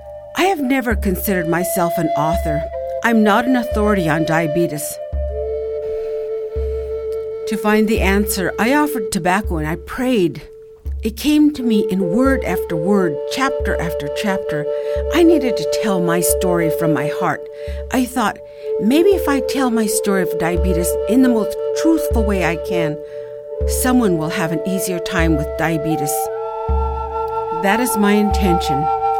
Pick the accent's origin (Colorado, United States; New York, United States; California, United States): California, United States; Bishop; I come from, Bishop … I come from the Owens Valley Paiutes.